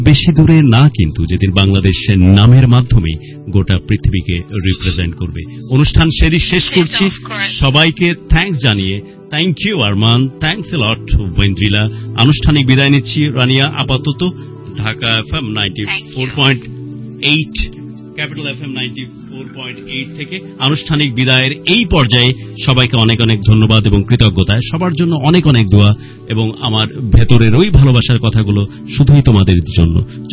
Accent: Bangladesh; Of course আমরা বাংলাদেশি।

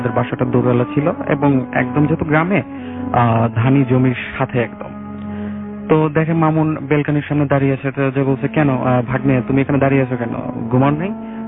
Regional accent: Pabna, Rajshahi Division, Bangladesh; now in Dhaka, Bangladesh; আসসালামু আলাইকুম। আমি এসেছি মধ্যপাড়া থেকে, আমার হোম টাউন পাবনা অষ্টমনির সাথে।

